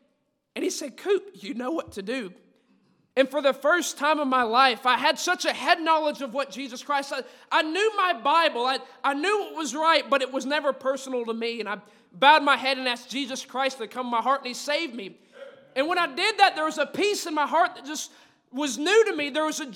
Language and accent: English; Georgia, United States; I'm from Southeast Georgia. If you can't tell by the accents, I'm a little far from home.